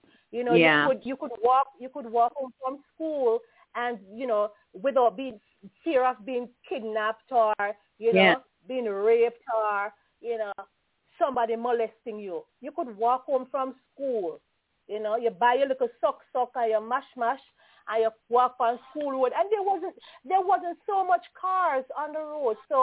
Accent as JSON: {"language": "English", "country": "Jamaica", "tie": "born or raised there", "said": "That was one of my favorite poems because it reflected everything we did as children growing up in Jamaica."}